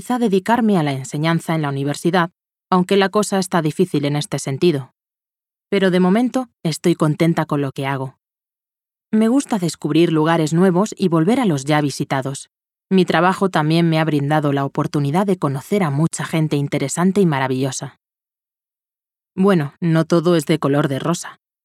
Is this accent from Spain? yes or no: yes; Spain; Soy española